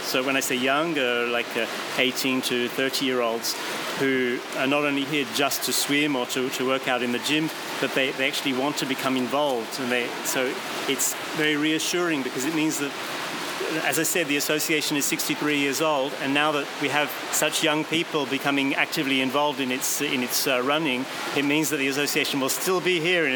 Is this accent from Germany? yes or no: no; Australia; now in Paris, France; No, I'm Australian.